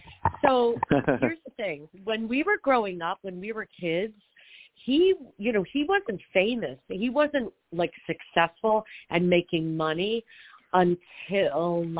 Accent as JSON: {"language": "English", "town": "Long Island", "region": "New York", "country": "United States", "tie": "born or raised there", "said": "I grew up on Long Island in New York. So it was really, really rough those early years."}